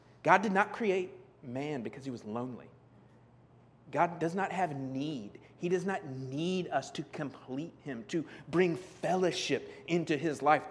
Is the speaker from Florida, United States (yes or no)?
yes; Florida, United States; my sister moved to Georgia, and we grew up in Florida